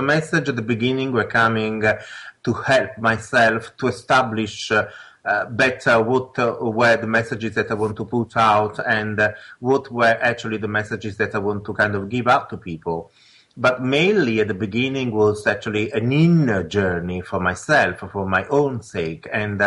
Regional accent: Italy; But it wasn't possible growing up in Italy at the beginning of the 60s.

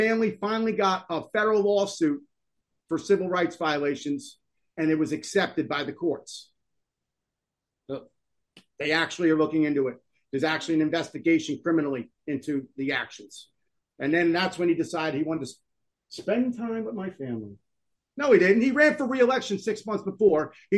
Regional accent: New Jersey, United States; Now, here it is. I'm from Jersey. Everybody knows a guy.

